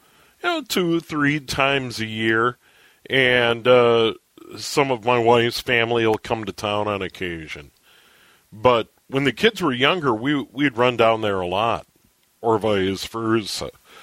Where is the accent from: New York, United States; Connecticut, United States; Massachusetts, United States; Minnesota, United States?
Minnesota, United States; I was born and raised in the cities.